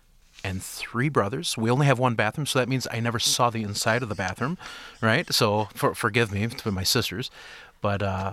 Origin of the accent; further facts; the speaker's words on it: Romulus, Michigan, United States; Yes, we grew up in Romulus on Eureka Road, just near the airport.